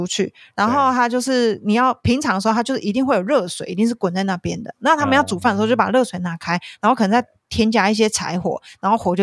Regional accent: Taiwan; 他们就主动来问我说，哎，你是哪里人，你的口音不太一样、我就说我是台湾人

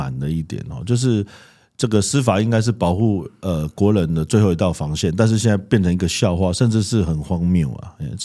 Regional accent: Taiwan; 我们这一代年轻人其实就是一个天南台啊，我们生在台湾，长在台湾，我们爱这块土地，这边家乡，我们的国民叫做中华民国。

